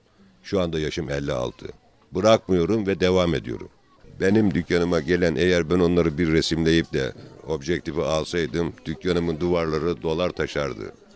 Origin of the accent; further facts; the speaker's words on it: Amasra, Bartın Province, Turkey; Amasra doğumluyum. 56 yaşındayım.